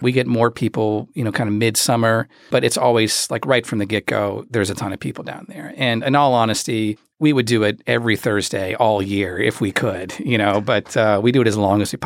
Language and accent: English; Cincinnati, Ohio, United States; I really take a lot of pride in Cincinnati. I mean, I'm from Cincinnati